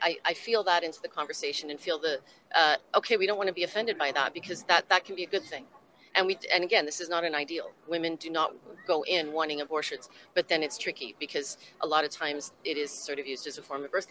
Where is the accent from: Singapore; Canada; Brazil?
Canada; now in Hawaii, United States; I'm visiting. Yeah, I live in Hawaii. I'm from Canada.